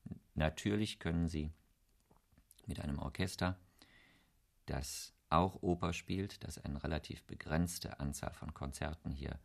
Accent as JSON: {"language": "German", "town": "Wuppertal", "region": "North Rhine-Westphalia", "country": "Germany", "tie": "born or raised there", "said": "Ich habe hier studiert, ich bin hier Korrepetitor gewesen, in Wuppertal, wo ich aufgewachsen bin, hat immer als einen Bezugspunkt Köln gehabt."}